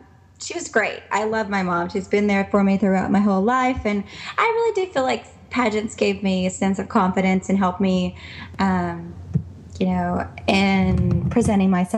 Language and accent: English; the South, United States; I grew up doing pageants. I'm from the South, so there are a lot more pageants in the South than I think maybe in California.